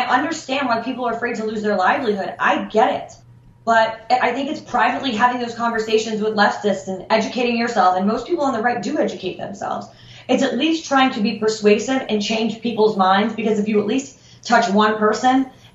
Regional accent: Pennsylvania, United States; You know, I'm from Western Pennsylvania, from a very blue-collar family

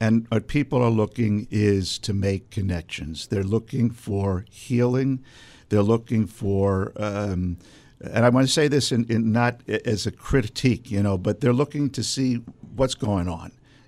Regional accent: Brooklyn, New York, United States; accent: Brooklyn; I don't know if you can hear my Brooklyn accent, because I'm originally from Brooklyn

